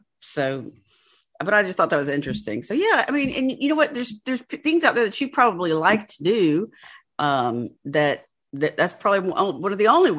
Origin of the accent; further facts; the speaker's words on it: Georgia, United States; I was born and raised in Georgia.